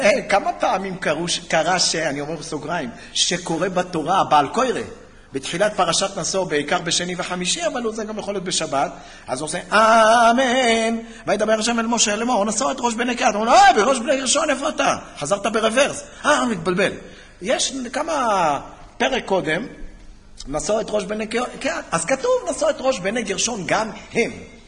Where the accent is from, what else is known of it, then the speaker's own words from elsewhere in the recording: Tel Aviv, Tel Aviv District, Israel; כשאני הייתי ילד גרנו בתל אביב, אני גדלתי בשכונת התקווה, ולמדתי בבית ספר ביד אליהו